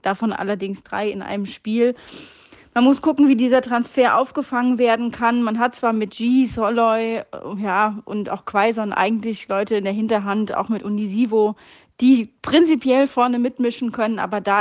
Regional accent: Mainz, Rhineland-Palatinate, Germany; Als Mainzer hat man es ja prinzipiell im Moment wirklich nicht leicht

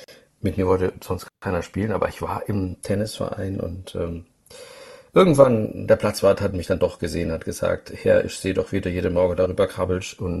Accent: Heidelberg, Baden-Württemberg, Germany; Also ich komme nicht aus Leiden, aber die Stadt, aus der ich komme, die liegt sehr in der Nähe, Heidelberg, also um die Ecke

